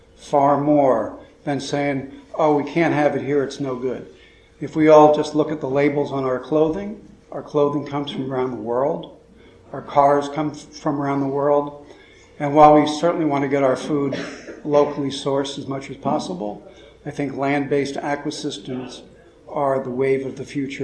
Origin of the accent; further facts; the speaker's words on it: Swanville, United States; I'm an artist from Swanville.